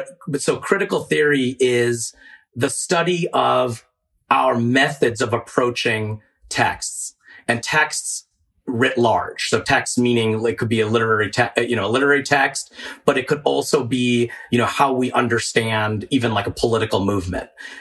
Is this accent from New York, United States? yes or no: no; Maryland, United States; But growing up in Maryland, where at least at that time, it was still a very Catholic state, very Catholic community, all of our friends were Catholics.